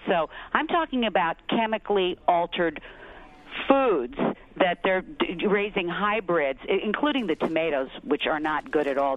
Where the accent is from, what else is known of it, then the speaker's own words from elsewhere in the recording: Virginia, United States; now in Manhattan, United States; Hi. Yes, I grew up in Virginia, and I come from a long line of restaurateurs, cook.